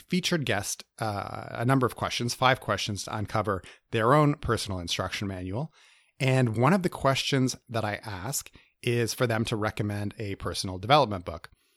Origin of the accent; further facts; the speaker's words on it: Toronto, Ontario, Canada; And this year, we're all getting together in my hometown of Toronto.